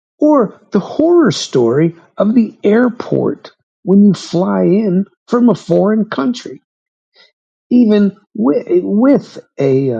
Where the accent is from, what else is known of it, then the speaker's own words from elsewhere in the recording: United States; And I'm assuming it's because I was from America.